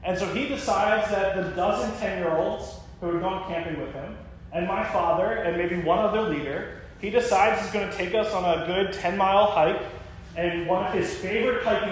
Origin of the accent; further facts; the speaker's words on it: Ocean City, United States; When I was 10 years old, I was a Cub Scout down in my hometown of Ocean City.